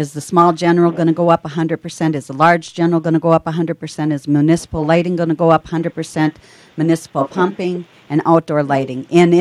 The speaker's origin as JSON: {"language": "English", "town": "Mandan", "region": "North Dakota", "country": "United States", "said": "I'm from Mandan, North Dakota."}